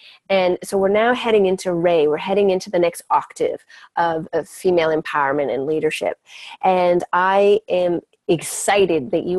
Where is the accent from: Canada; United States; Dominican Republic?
Canada; I grew up on Native reservations in Canada and got exposed to a lot of different ways of relating to reality.